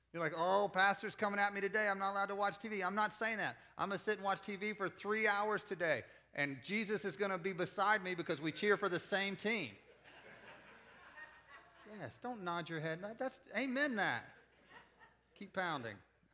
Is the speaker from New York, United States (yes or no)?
no; Winston-Salem, North Carolina, United States; born there; also born or lived in Kentucky; I'm not! I was born in Winston-Salem, North Carolina, proud of it. Lived in Kentucky for 15 years.